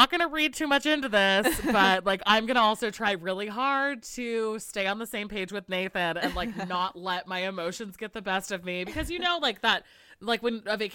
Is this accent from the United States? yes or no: yes; California, United States; So, but as a Californian, I'm like, shipping should be $10.